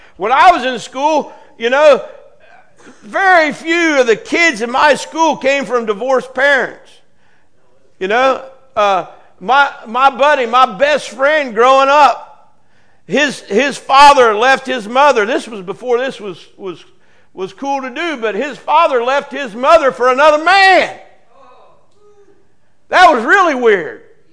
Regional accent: Marietta, United States; I remember growing up on Phillips Street in Marietta. I can't remember the exact address.

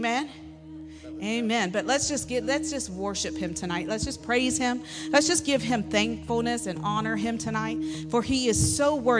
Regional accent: Ohio, United States; I'm from Ohio. I don't know why I talk like that.

